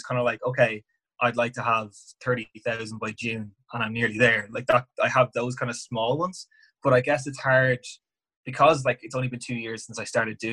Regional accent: Navan, Leinster, Ireland; also born or lived in Dublin; I'm not from Dublin. I'm from Navan, if you know what I mean. So I lived up for college, and I had to change flats every year

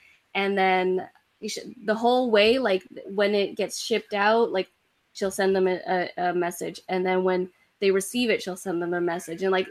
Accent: Canada; and we're here from Canada.

